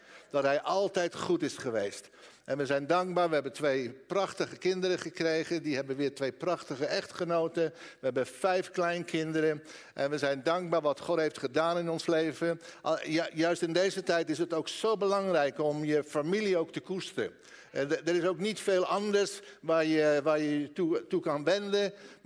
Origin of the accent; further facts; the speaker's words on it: The Hague, South Holland, Netherlands; Ik ben geboren en getogen in Den Haag. En prachtige stad. Ik mis het soms wel.